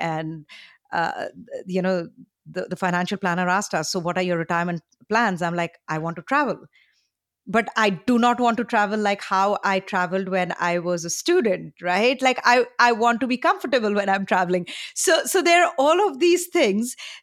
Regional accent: India; now in United States; maybe because I'm an immigrant, maybe because of the fact that when I came from India, I had, you know, absolutely nothing.

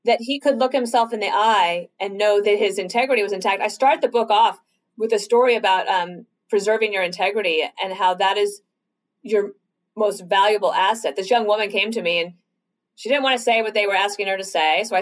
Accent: Denver, Colorado, United States; so I grew up in Denver, Colorado.

